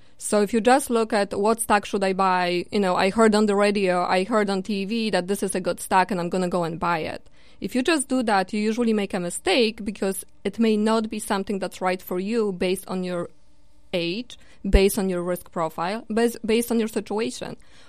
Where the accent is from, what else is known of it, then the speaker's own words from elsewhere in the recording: Poland; moved away as an adult; I moved here from Poland 17 years ago, and I went to college and I got myself some education.